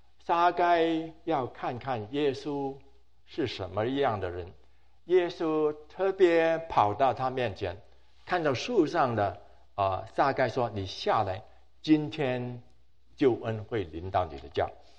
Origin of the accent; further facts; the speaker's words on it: China; now in United States; 所以我们中国人呢非常的保守，